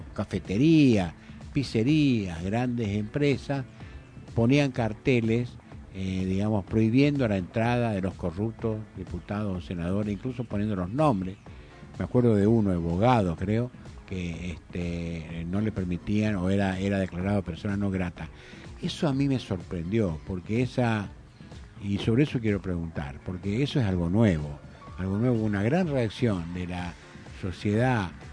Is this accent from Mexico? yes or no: no; Paraguay; al decir que somos de Paraguay, siempre nos miran con cierta admiración y extrañeza